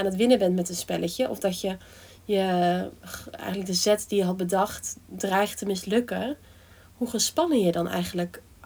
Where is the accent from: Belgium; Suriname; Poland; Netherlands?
Netherlands; Wij in ieder geval als Nederlanders van de midden- en hoogmiddenklasse.